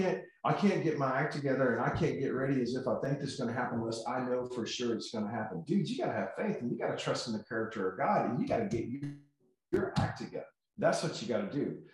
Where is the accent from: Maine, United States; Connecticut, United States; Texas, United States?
Texas, United States; Joshua; Well, I come from Joshua, Texas.